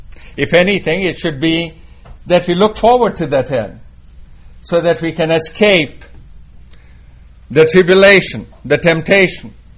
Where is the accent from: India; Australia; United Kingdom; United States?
India; growing up in India, that was one of those, last one is rotten egg